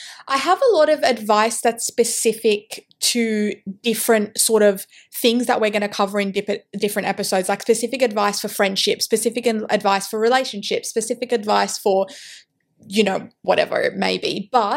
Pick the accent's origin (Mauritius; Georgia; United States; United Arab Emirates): United Arab Emirates; Dubai; I grew up overseas in Dubai, so everyone used to call him